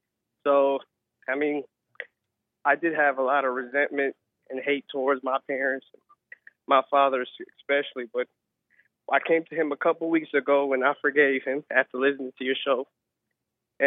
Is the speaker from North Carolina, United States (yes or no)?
yes; North Carolina, United States; born there; Yeah, that's when my parents came here. I was born here in North Carolina.